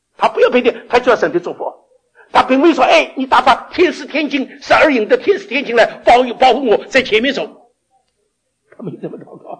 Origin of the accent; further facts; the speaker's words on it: China; 哎，我告诉各位，这是我们中国人的翻译啊。